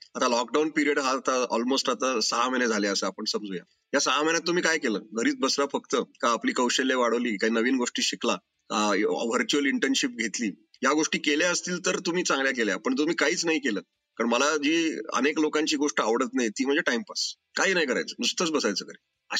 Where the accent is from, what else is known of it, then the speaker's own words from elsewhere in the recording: Pune, Maharashtra, India; born there; also born or lived in Solapur / Sangli; पुणेकर म्हणजे माझा जन्म पुण्यात झाला. शिक्षण जरी सोलापूर सांगली वगैरे मध्ये झालं तरी माझा पहिला जॉब मला पुण्यात लागला, त्यामुळे मी पुणेकर झालो.